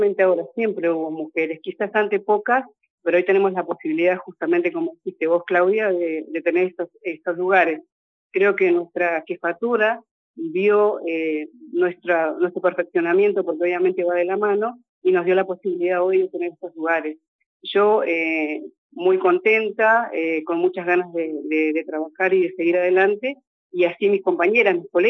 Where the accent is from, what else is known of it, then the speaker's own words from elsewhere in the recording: Allen, Río Negro, Argentina; Sí, he pasado por varias unidades, pero sí soy de Allen.